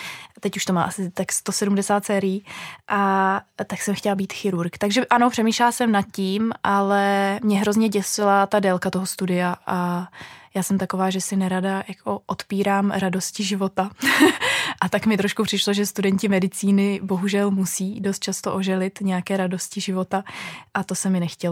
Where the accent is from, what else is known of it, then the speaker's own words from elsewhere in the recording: Moravia, Czechia; pocházím původně z Moravy a studovala jsem teda víceleté gymnázium